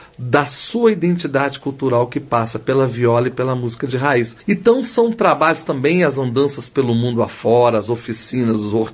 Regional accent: São João del Rei, Minas Gerais, Brazil; trabalhando agora um ensino de viola caipira nas escolas rurais da minha cidade natal, que é São João del Rei.

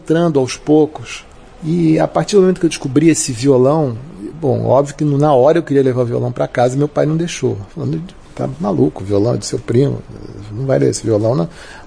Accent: Rio de Janeiro, Brazil; Eu fui criado no Alto da Boa Vista, na Tijuca primeiro, e depois eu fui morar no Alto da Boa Vista.

